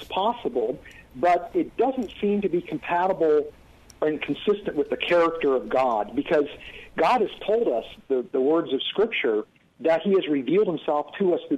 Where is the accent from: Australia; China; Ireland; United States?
United States; West Virginia; And I grew up in West Virginia, and I was at school at West Virginia State College. And this is part of the Bible Belt.